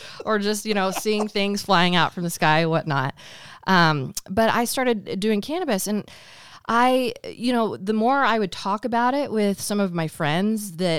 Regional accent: Kansas, United States; growing up in Kansas, and I was born in 1983, I'm 38 years old.

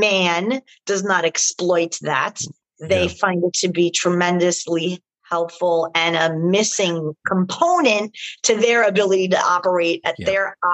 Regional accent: New York, United States; Like, I'm from New York, Bronx, Brooklyn. I can throw down.

